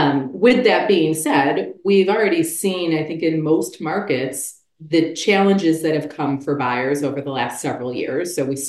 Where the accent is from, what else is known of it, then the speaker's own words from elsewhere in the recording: Buffalo, New York, United States; which is a nod to my hometown team, the Buffalo Bills